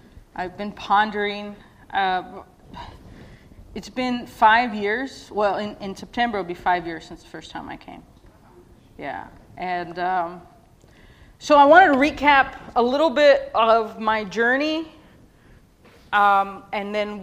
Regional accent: Texas, United States; I'm from Texas, as you guys know. But I've been all over the U.S., the western side of the U.S.

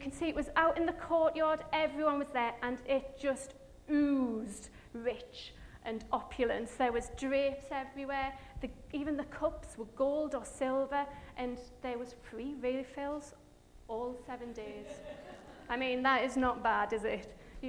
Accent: Durham, North East England, United Kingdom; now in Wales; I'm not Welsh. I am Northern, I'm from Durham, but I've been in Wales now for 12 years, and I'm kind of feeling a little bit Welsh.

